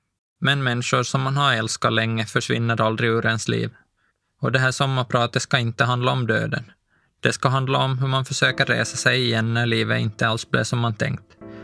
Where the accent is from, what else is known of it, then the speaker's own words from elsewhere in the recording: Pargas, Southwest Finland, Finland; born there; Jag föddes i Pargas, en liten stad där mycket kretsar kring idrotten, i alla fall för mig.